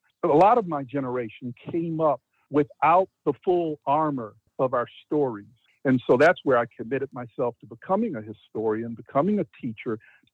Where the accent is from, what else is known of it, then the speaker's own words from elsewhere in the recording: Texas, United States; And again, growing up in Texas, I never knew him. I never met him.